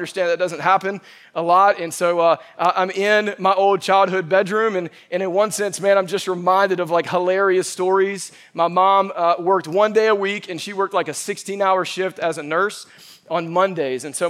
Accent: Evans, Georgia, United States; I've spent a little bit of time back in my hometown of Evans, Georgia, over the last few weeks, and I passed by Evans Elementary, which is where I went to elementary school.

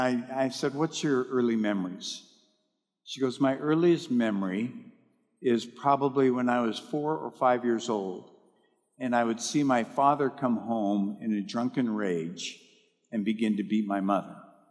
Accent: Montana, United States; And in where I grew up in Montana, there's a really large part of the soil is clay.

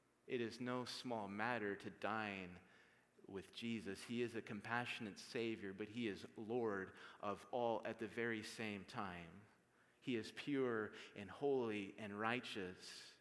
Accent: Midwest, United States; I'm from the Midwest, so you can't take that last dinner roll until you've asked everyone at the table if they want it.

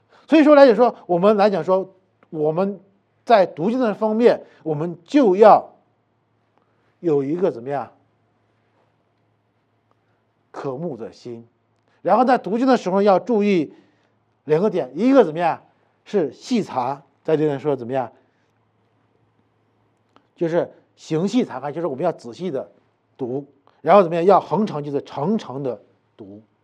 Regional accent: China; 对我们中国人来讲，我们都希望我们得福

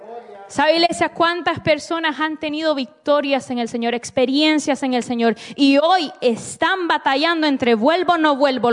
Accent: Honduras; yo soy de Honduras, somos catrachos. Soy catracha, de la cabeza a los pies, y pentecostal, de la cabeza a los pies.

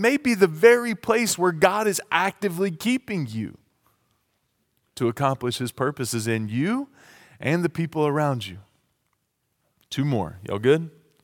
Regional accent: the South, United States; I'm from the South. You've got to remember that.

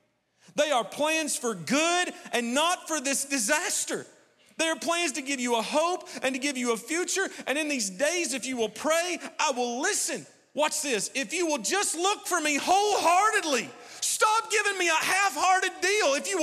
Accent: Krillsboro, Kentucky, United States; And I grew up in Krillsboro. I love Krillsboro. It's my favorite place on earth. There is no place that I would rather be at any time than Krillsboro, Kentucky.

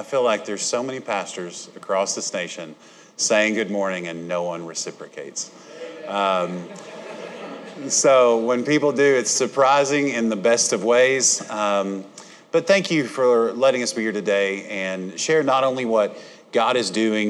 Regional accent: Batesville, Arkansas, United States; I grew up in this area on the Independence-Sharp County line, so Batesville's my hometown.

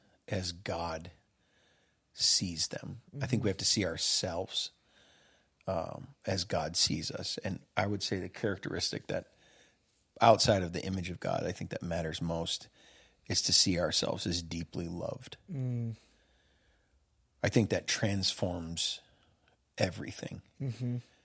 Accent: Midwest, United States; it's like being a Midwesterner. There's certain things we're not going to understand about being from the South, right?

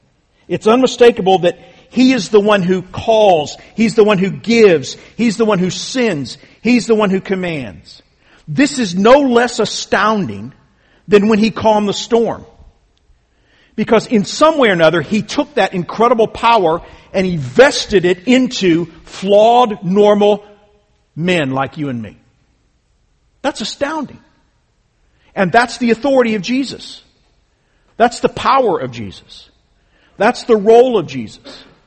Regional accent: United States; now in Texas, United States; I recognize also because I'm an American, and I suppose now I can say I'm also a Texan, praise God.

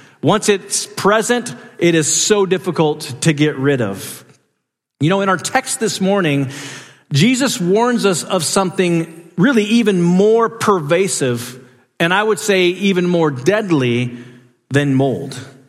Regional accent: Alaska, United States; I grew up in Alaska, and so it's very dry there, but living in the Northwest, like Washington or Oregon

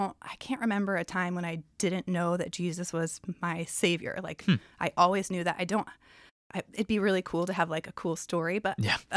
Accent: Oregon, United States; born there; also born or lived in Texas / Virginia / California / Washington; So I lived in Texas, Virginia, California, Oregon, Washington. And actually, me and my husband were born in the same small town in Oregon.

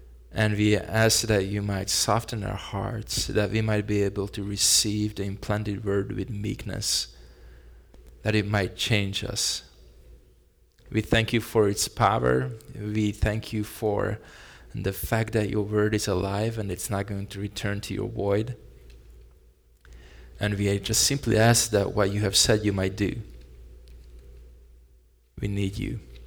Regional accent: Hungary; I am from Hungary, that's why the map of Hungary is right on that picture, and my wife is from Hungary as well. We were born and raised in Hungary, in the heart of Europe.

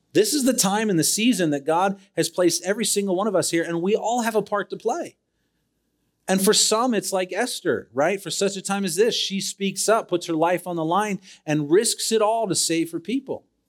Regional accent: Hawaii, United States; also born or lived in Virginia Beach / North Carolina; now in Utah, United States; I grew up in Hawaii. I have no idea what I'm doing in the mountains.

